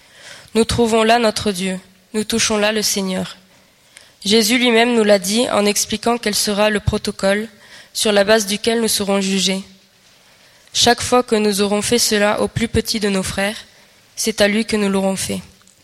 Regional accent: France; j'ai 18 ans et je suis française.

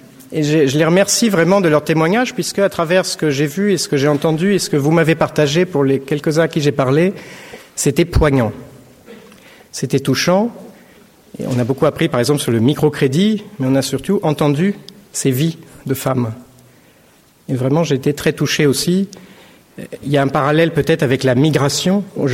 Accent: Canada; born there; Mon père a épousé une femme corse, Bazziconi, et moi je suis né au Canada. Alors, je ne suis pas un migrant, je suis un migré.

